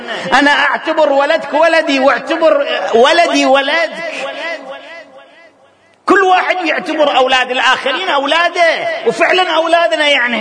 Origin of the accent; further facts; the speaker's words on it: Bahrain; في كل البلدان حتى البلدان المتحضرة. أنا ما أحكي على هؤلاء